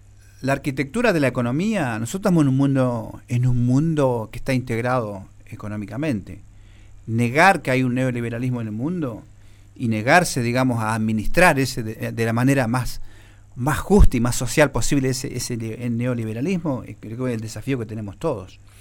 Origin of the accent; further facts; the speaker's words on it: Neuquén, Argentina; Yo creo que hay que pensar primero que somos neuquinos